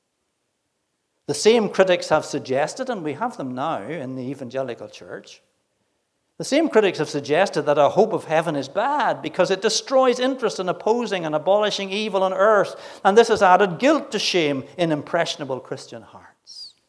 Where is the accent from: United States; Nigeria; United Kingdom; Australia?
United Kingdom; Coleraine, Northern Ireland; I was born in Coleraine, spent the first 19 years of my life there, and Coleraine, therefore, is my hometown. In 1980, I married Olive, and we came to Kilkeel, where we lived for almost 3 years, in a little flat at 32B Rooney Road.